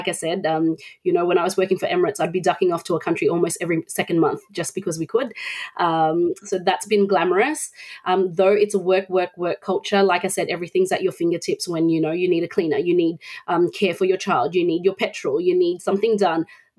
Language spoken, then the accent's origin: English; Philippines; I am Filipino and it's a huge Filipino community. I think it's the third largest population in the UAE. And then they hear my accent and they can't place me.